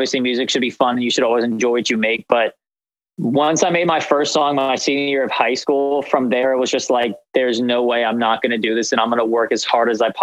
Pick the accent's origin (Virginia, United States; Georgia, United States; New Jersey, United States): Virginia, United States; Leesburg; And I'm from this area that most people would know as Leesburg now.